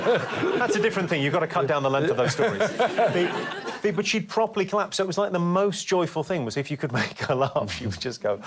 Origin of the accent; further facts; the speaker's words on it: London, United Kingdom; back to Ireland and you'd go, everyone in Ireland would go, oh, the two English brothers, and then you go back to London and we'll go, oh, you sound Irish.